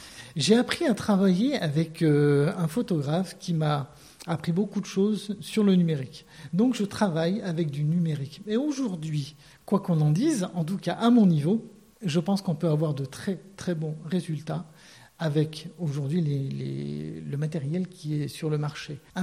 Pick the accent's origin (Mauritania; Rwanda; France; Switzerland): France; Vif, Auvergne-Rhône-Alpes; now in Gap, France; Je suis natif de Vif, qui est à une vingtaine de kilomètres de Grenoble.